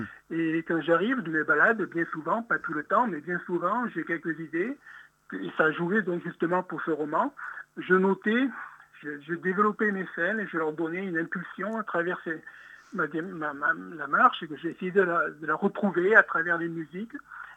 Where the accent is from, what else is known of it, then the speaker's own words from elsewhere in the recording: Calvisson, Occitanie, France; Donc, moi, j'habitais à côté. Je suis originaire de Calvisson.